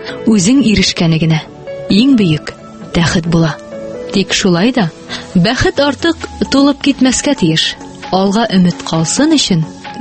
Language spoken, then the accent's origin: Tatar; Aktanysh, Tatarstan, Russia; Мин Актаныштан. Һәм мин моның белән шатланам.